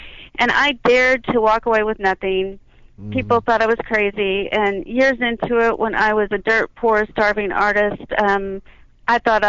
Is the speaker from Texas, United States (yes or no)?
yes; Texas, United States; now in Colorado, United States; Well, I'm actually from Texas, but I've been living in Colorado the last few years, and it's a nice change.